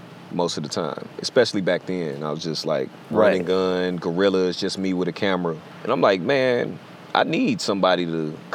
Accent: Chicago, Illinois, United States; Like, I come from Chicago, the hood, you know, whatever you want to call it.

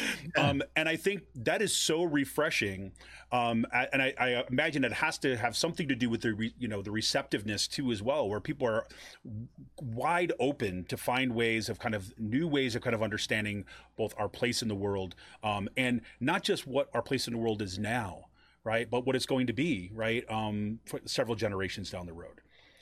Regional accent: Utica, New York, United States; I grew up in Utica, New York, spent a lot of time by the Great Lakes and things

